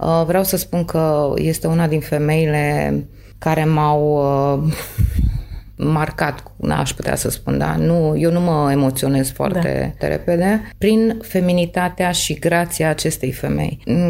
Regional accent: Romania; în primul și în primul rând spun că sunt româncă

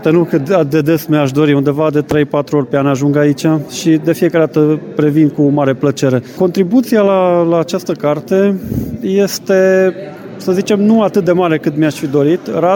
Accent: Sibiu County, Romania; now in Rudăria, Romania; pentru mine e ca a doua casă Rudăria și mă simt bine aici în Banat, chiar dacă sunt ardelean.

